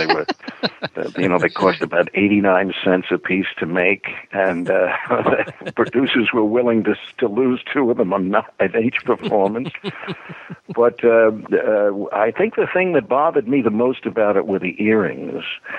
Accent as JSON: {"language": "English", "town": "New York City", "region": "New York", "country": "United States", "tie": "born there", "said": "I was born in New York City. I was taken to the theater at an early age"}